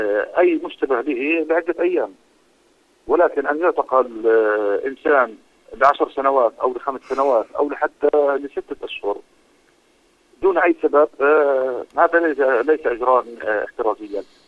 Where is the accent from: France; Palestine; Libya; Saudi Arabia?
Palestine; كفلسطينيين